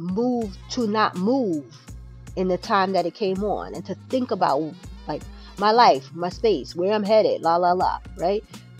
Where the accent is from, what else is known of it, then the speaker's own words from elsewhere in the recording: Brownsville, New York, United States; So yes, but we grew up in Brownsville, not up the hill.